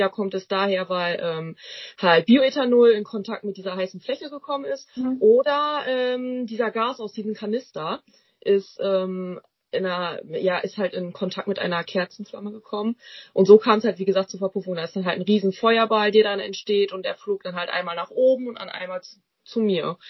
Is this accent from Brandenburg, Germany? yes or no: no; Schüttorf, Lower Saxony, Germany; ich bin 20 Jahre alt, mache gerade eine Ausbildung zur Ergotherapeutin. Und ja, ich komme aus Schüttorf. Das ist in Niedersachsen, ganz nah an der niederländischen Grenze.